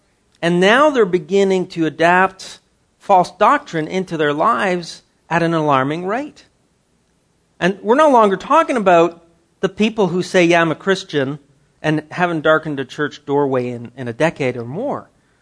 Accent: Canada; you know, being a Canadian, having just come down from there not too long ago

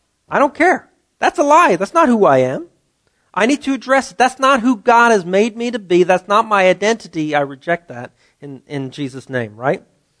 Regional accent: Canada; As a Canadian, we probably know more about American history than Americans know

